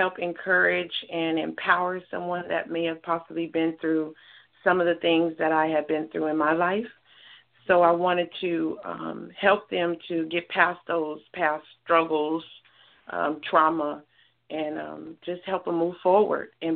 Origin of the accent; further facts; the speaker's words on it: San Jose, California, United States; also born or lived in Redwood City; So I was born in Redwood City, and then I moved to San Jose. So I reside in San Jose.